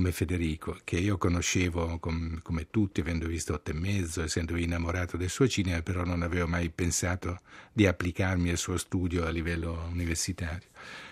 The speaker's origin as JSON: {"language": "Italian", "town": "Pesaro", "region": "Marche", "country": "Italy", "said": "ha sentito dalla mia inflessione così che ero dalle sue parti, non proprio romagnolo perché io sono di Pesaro, però insomma a pochi chilometri."}